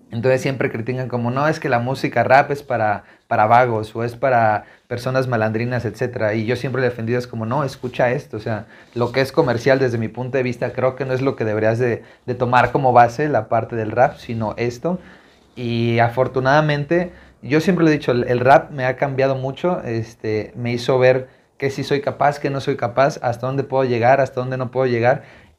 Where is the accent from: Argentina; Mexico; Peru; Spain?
Mexico; Chilpancingo, Guerrero; now in Mexico City, Mexico; me pude haber quedado en Chilpancingo